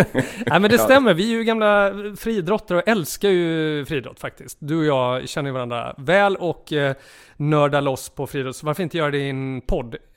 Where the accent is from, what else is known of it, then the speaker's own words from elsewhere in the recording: Borås, Västra Götaland County, Sweden; now in Stockholm, Sweden; Jag är uppvuxen i Västergötlands pärla, Borås.